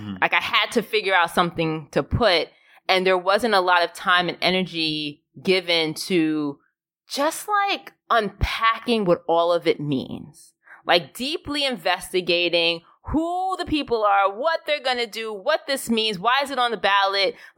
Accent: Jamaica; We're Caribbean, we come from Jamaica, and when it's election time, it's a real, real thing.

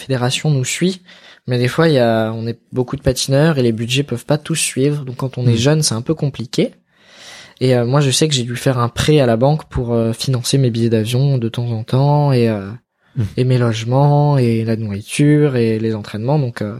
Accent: Grenoble, Auvergne-Rhône-Alpes, France; j'ai patiné pendant 15 ans à Grenoble, je suis originaire de là-bas, j'ai grandi à Grenoble dans la patinoire Pôle Sud avec mes coachs

